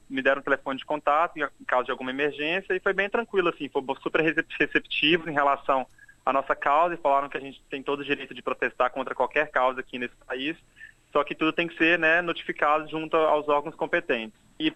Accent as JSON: {"language": "Portuguese", "region": "Minas Gerais", "country": "Brazil", "moved": "as an adult", "lives_now": "Australia", "said": "eu sou de Minas Gerais, eu vim para a Austrália primeiramente em 2011"}